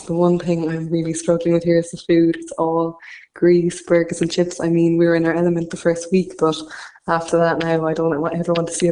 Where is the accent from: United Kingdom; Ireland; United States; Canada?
Ireland; Munster; I'm from West Cork and I'm currently studying law in UCC.